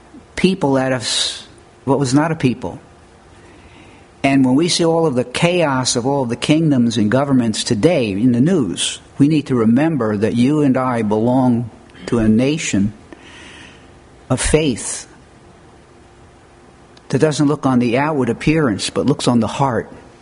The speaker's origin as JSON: {"language": "English", "country": "United States", "said": "Yes, I'm an American."}